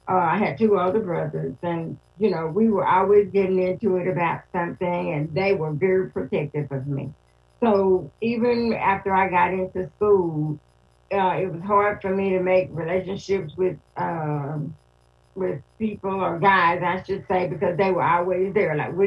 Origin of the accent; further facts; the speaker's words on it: Tyler, Texas, United States; born there; now in Dallas, United States; So I want to say … I live in Dallas, Texas. I was born in Tyler, Texas, so I'm a Texas girl all my life.